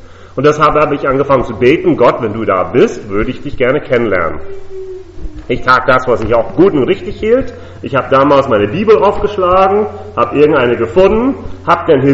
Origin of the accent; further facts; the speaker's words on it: Virginia, United States; German is a second language; also born or lived in Pennsylvania; now in Germany; Also wie man hört, ich komme aus den Vereinigten Staaten. Ich bin dort in Pennsylvania geboren. In Virginia bin ich praktisch als Teenager aufgewachsen.